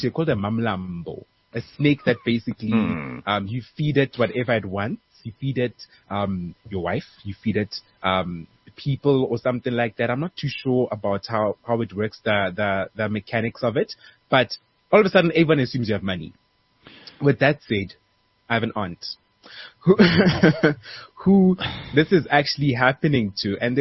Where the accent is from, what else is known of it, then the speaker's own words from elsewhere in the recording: QwaQwa, Free State, South Africa; So I come from the Free State, as you guys know by now. I come from Kwakwa